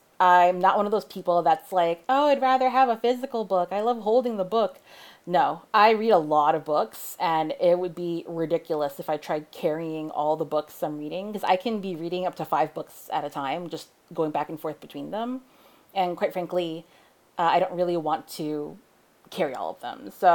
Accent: New York City, New York, United States; 2, where you're from? I'm from New York City.

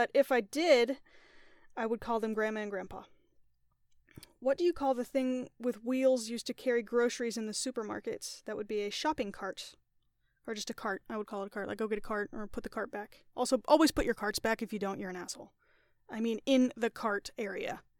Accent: Sonoran Desert, United States; I'm from a little hot place called the Sonoran Desert in America.

